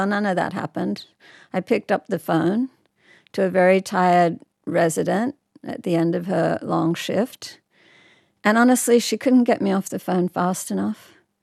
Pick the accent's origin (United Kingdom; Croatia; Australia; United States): Australia; Sydney, New South Wales; I grew up in Burwood, which is not exactly the bush.